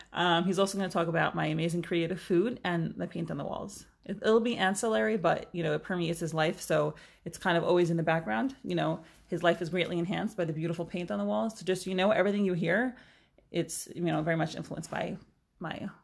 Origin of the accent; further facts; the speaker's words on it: Brooklyn, New York, United States; I am from Borough Park, from a Hasidish town in the middle of Brooklyn, New York. Super Jewish upbringing